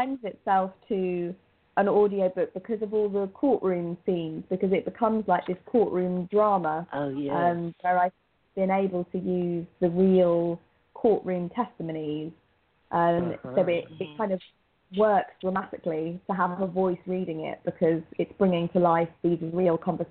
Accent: United Kingdom; I'm not from America. I'm from the UK.

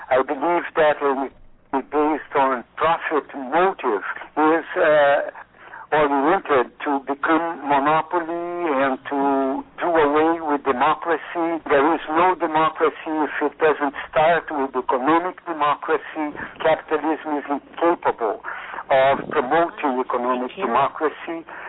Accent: Rio de Janeiro, Brazil; moved away as an adult; Yes, that's my hometown, and I was already back from exile 10 years already. I came back in 82.

